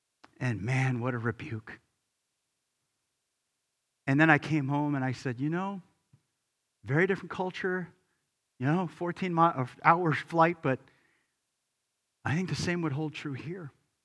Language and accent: English; United States; I'm Korean American. I hadn't been there since 1987. I was a little kid.